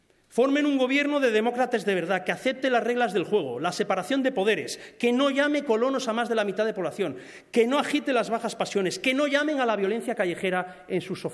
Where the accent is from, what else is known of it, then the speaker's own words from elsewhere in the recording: Catalonia, Spain; nosotros no somos colonos, somos catalanes y queremos vivir en paz.